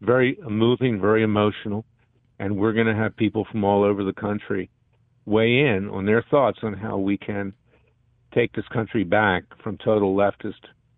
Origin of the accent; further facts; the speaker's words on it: Philadelphia, Pennsylvania, United States; And I'm from Philadelphia. That's my birthplace. I'm proud of it.